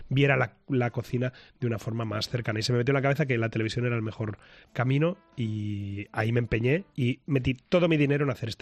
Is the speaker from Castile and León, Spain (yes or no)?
no; Asturias, Spain; soy asturiano y soy muy cabezota